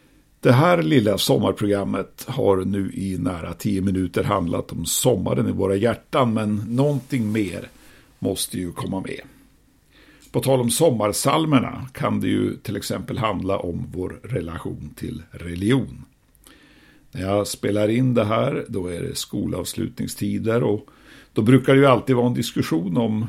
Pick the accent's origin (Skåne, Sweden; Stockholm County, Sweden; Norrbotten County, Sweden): Norrbotten County, Sweden; Piteå; Bara genom att vara född och uppvuxen i Pite har man alltså behövt fundera lite på vad religion är och betyder. Om man sen haft en far som var ordförande i stadens stora missionsförening tillhörande EFS, Evangeliska Fosterlandsstiftelsen